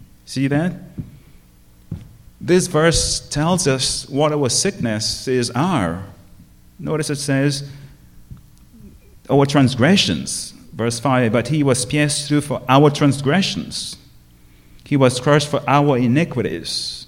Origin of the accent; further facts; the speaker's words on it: Grenada; that reminded me of the days when we were children growing up in Grenada.